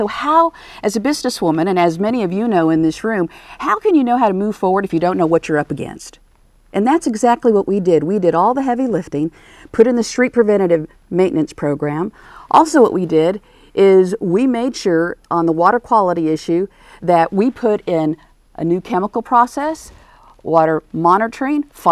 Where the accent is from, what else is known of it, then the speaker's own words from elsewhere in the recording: Corpus Christi, Texas, United States; having been born and raised in Corpus Christi, it's been a great journey.